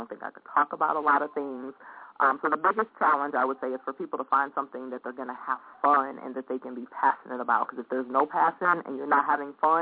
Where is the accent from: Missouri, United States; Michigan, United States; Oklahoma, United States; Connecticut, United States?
Missouri, United States; St. Louis; I would be remiss if I didn't shout out my hometown of St. Louis, Missouri. So if you have any listeners, I'm born and raised all the way from St. Louis.